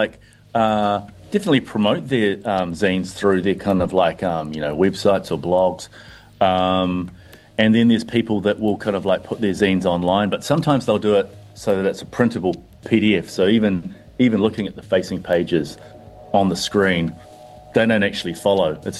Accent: Hamilton, Waikato, New Zealand; the Kirikiriroa Hamilton Zine Fest. That's my hometown

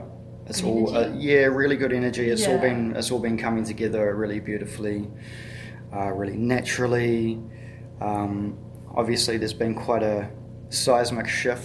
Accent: Featherston, Wellington, New Zealand; I grew up in Te Wairarapa in Featherston.

